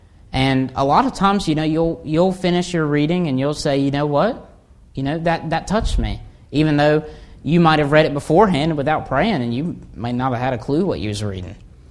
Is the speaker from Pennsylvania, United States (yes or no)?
yes; Wilkes-Barre, Pennsylvania, United States; But I was adopted at a young age, and I was a little baby, and I'm actually from Wilkes-Barre, Pennsylvania, if anybody knows where that is.